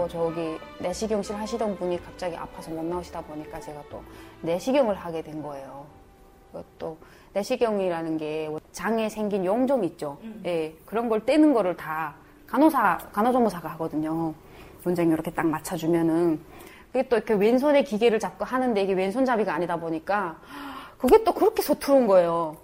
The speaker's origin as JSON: {"language": "Korean", "country": "North Korea", "said": "내가 저쪽에 탈북민이라는 거를 감춰고 끝까지 그만둔 거."}